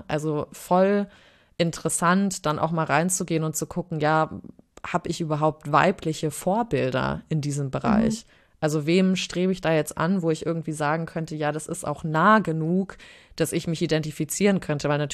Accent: Frankfurt, Hesse, Germany; ich bin in Frankfurt im Taunus aufgewachsen

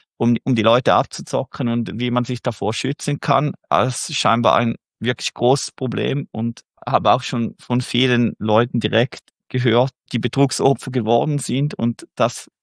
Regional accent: Switzerland; Als Schweizer konnte ich aber leider nicht zu

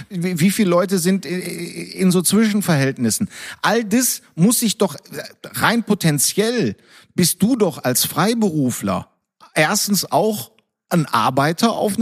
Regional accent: Essen, North Rhine-Westphalia, Germany; im Ruhrpott in Essen, wo ich groß geworden bin, wo es die ganzen Zechensiedlungen gab.

